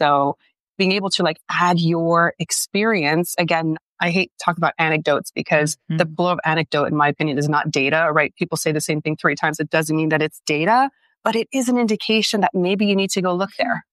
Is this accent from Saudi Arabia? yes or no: no; Canada; moved away as an adult; now in United States; I'm French Canadian. I came in almost 20 years ago now